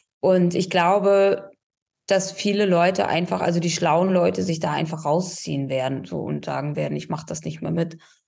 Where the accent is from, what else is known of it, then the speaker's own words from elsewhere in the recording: East Germany, Germany; born there; Also ich bin im Osten geboren in der DDR. Ich kenne das nicht mit Freiheit groß, ne?